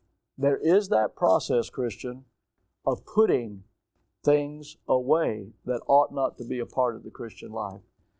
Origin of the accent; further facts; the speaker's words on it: Milton, United States; As a kid, we grew up here in Milton, and we had our potato chips delivered to our house.